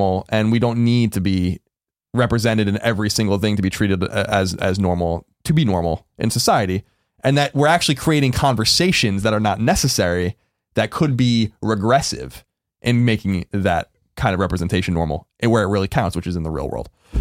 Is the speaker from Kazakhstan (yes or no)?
no; United States; I'm American, I'm white, I'm male, and I'm straight.